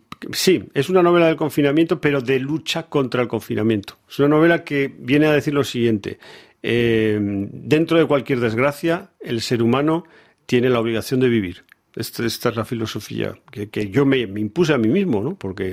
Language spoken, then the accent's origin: Spanish; Spain; yo veía la tele, como todo español durante el confinamiento